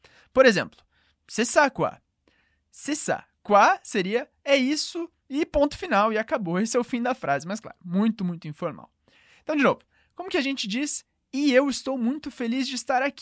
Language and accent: Portuguese; Brazil; born there; mais moi je suis né au Brésil. Bon … Os meus pais são franceses, mas eu nasci no Brasil. Je parle português, espanhol et anglais. Eu falo português, espanhol e inglês.